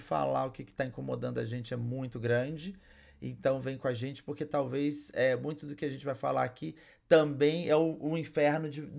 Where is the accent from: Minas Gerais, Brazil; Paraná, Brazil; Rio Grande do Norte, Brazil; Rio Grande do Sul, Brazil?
Minas Gerais, Brazil; now in São Paulo, Brazil; eu sou um homem gay com muito orgulho, sim senhor, 40 a mais, sou mineiro, morando em São Paulo